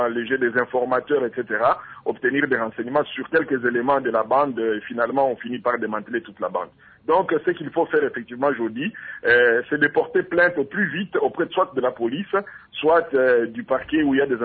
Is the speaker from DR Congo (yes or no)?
yes; DR Congo; ici chez nous en République démocratique du Congo